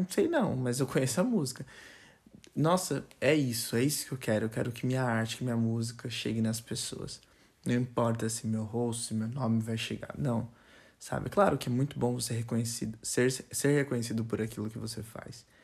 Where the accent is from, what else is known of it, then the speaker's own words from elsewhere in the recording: Itaquaquecetuba, São Paulo, Brazil; also born or lived in Suzano; Quando você pensa que eu saí de Itaquaquecetuba, sou natural de Suzano, nasci em Suzano, mas fui criado em Itaquaquecetuba. Então, você sai de Itaquaquecetuba, São Paulo, uma região super periférica, você zero acesso, zero condições